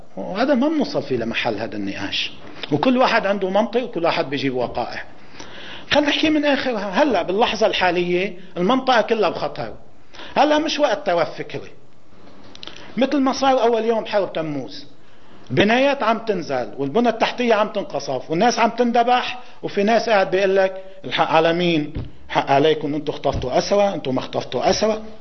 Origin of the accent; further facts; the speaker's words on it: Lebanon; طيب نحن شو اللي ممكن انه نعمله كلبنانيين؟